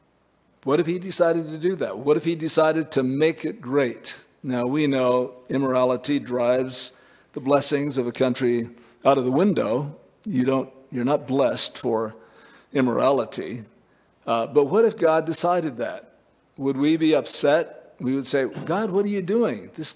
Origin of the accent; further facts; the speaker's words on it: Montana, United States; No, I'm from Montana. Montana wasn't in the Civil War